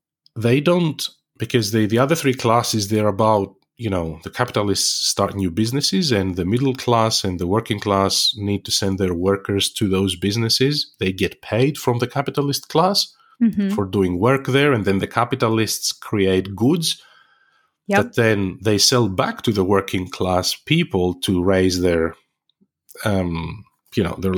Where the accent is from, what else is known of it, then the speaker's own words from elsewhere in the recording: Greece; English is a second language; where I grew up in Greece, the exposure we had to, you know, these kinds of learnings was very, very limited.